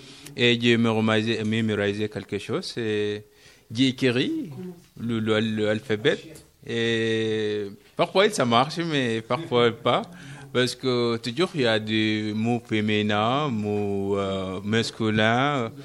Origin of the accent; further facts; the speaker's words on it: Sudan; French is a second language; Je viens du Soudan, oui. De mon pays, là-bas, on parle arabe ou anglais.